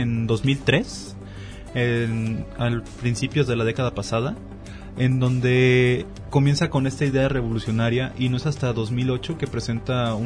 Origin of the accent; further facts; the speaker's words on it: Mexico; como somos mexicanos